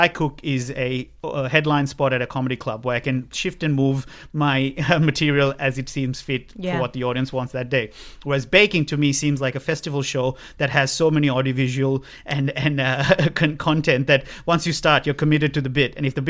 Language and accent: English; Sri Lanka; moved away as an adult; growing up in Sri Lanka for 19 years